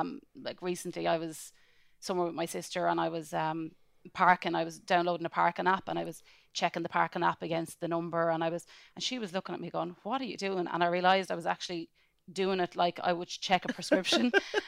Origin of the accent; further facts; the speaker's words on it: Kilkenny, Leinster, Ireland; now in Dublin, Ireland; I'm from Kilkenny and I'm working in community pharmacy. I did pharmacy in Trinity and Katrina, you were one of my lecturers there and loved it. And I've been working in Dublin ever since. So I'm living in Dublin as long really as I've been living in Kilkenny.